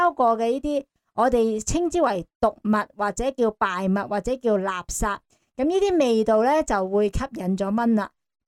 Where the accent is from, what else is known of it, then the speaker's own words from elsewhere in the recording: Hong Kong; 我哋香港人